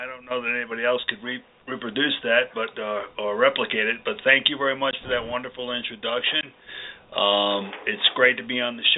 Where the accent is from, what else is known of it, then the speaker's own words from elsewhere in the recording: New York, United States; I grew up until I was about 9 years old. I was in Washington Heights, New York. I was raised by my aunt and uncle and my grandmother.